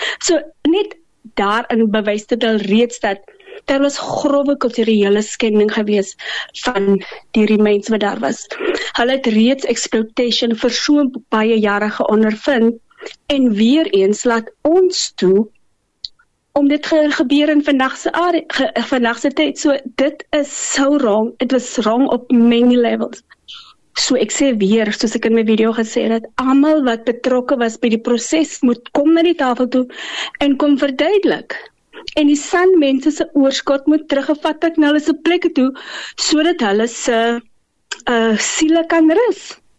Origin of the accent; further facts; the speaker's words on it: Steinkopf, Northern Cape, South Africa; born there; alhoewel ek gebore Namakwalander is, geboren getore in Steinkof